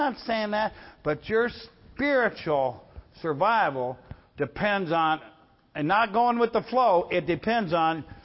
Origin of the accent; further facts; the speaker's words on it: Ohio, United States; I come here from Ohio.